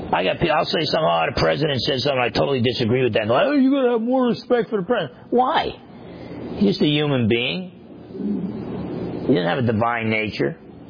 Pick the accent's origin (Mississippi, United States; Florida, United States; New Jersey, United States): New Jersey, United States; growing up in New Jersey, I used to have friends that would mess with.